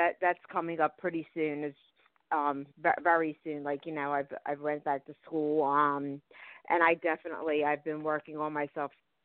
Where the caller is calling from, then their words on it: Philadelphia, Pennsylvania, United States; I'm calling from Philadelphia.